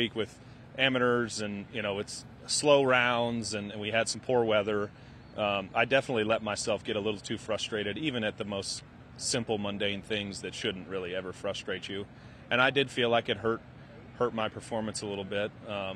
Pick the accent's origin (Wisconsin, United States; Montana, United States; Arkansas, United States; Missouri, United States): Missouri, United States; Kansas City; I grew up in Kansas City, so all of my high school buddies, my girlfriend, she's a Chiefs fan, her family.